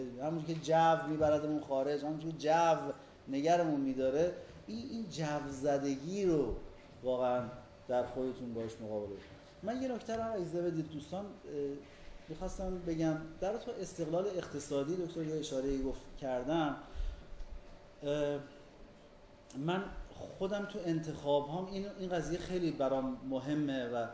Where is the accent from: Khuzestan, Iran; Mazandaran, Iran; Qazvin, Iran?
Qazvin, Iran; moved away as an adult; now in Tehran, Iran; من از یه خانواده ثروتمند بودم، من متولد قزوینم، تحصیلاتم رو تا انتهای دبیرستان قزوین بودم